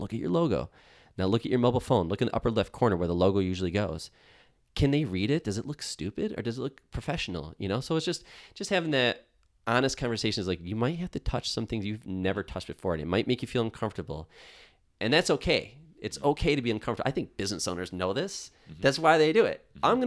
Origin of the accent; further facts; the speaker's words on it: Buffalo, New York, United States; I'm from Buffalo. I live in Buffalo. I've worked with Buffalo brands.